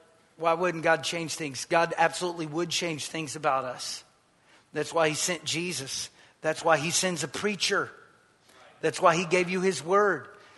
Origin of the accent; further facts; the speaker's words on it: United States; So let me tell you this as American